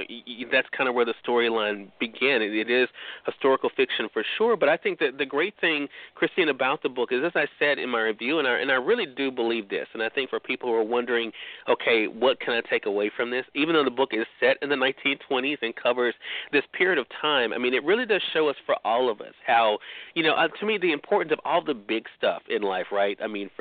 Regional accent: Mississippi, United States; Those joining us on the radio dial in my home state of Mississippi at WYAD 94.1 FM, we're glad you all could tune in today.

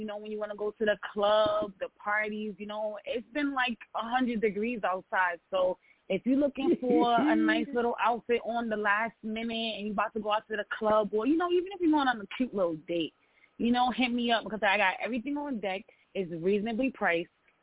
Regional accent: Brooklyn, New York, United States; So like I said, I'm from Canarsie, from Brooklyn.

